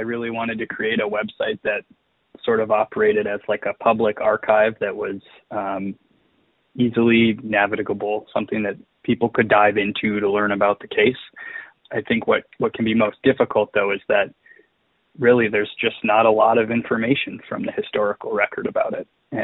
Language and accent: English; Lake Linden, Michigan, United States; You know, I grew up in Lake Linden, Michigan, which is very close to the Calumet area, and I had never heard of this story before.